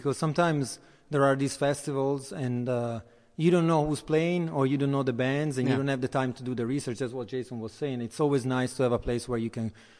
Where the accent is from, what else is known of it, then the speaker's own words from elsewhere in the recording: Turin, Piedmont, Italy; now in Philadelphia, United States; So I feel very at home in Philadelphia because it reminds me so much of my hometown.